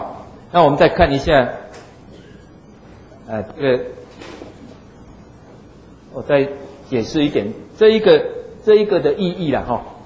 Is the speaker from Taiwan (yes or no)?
yes; Taiwan; 那这个其实华人不是也这样吗？我们台湾人不是也这样吗？